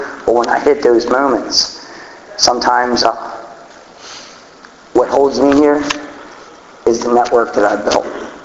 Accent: Baltimore, Maryland, United States; I'm from West Side, Baltimore City. That's where I was born. That's where I was raised.

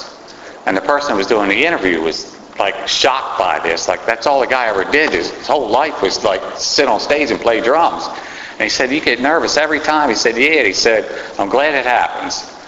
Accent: Baltimore, Maryland, United States; I'm from Baltimore City, a nice little neighborhood called Westport, if anybody knows where that's at. That's where I was raised. That's where I spent most of my life

